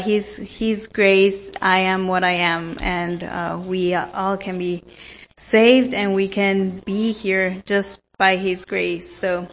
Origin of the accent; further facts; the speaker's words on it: Mexico; English is a second language; So I grew up, I was born in Mexico. I grew up in Mexico.